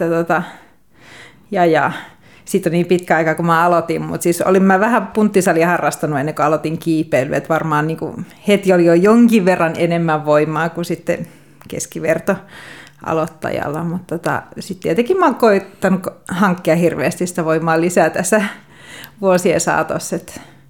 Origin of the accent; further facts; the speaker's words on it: Pori, Satakunta, Finland; moved away as an adult; Porista mä oon alun perin kotoisin ja sitten muutin opiskelujen perässä Ouluun